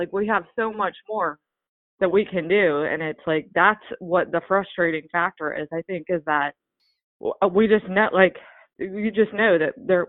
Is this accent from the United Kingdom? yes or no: no; Maryland, United States; Yes, I'm from Southern Maryland